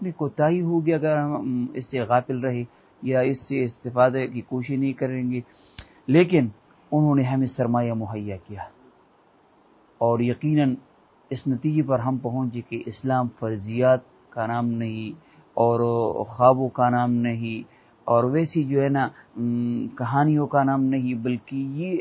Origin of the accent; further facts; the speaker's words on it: Peshawar, Khyber Pakhtunkhwa, Pakistan; ہمارا تعلق پشاور سے ہے